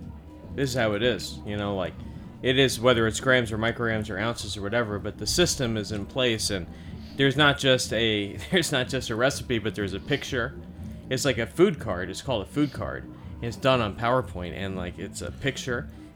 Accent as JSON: {"language": "English", "region": "Kentucky", "country": "United States", "said": "Yeah, I'm from Kentucky. I've been to the Appalachians."}